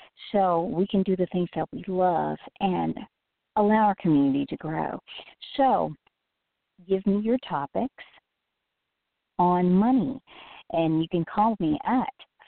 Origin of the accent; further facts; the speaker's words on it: Memphis, Tennessee, United States; and the Cleopatra Memphis for my hometown, Memphis, Tennessee.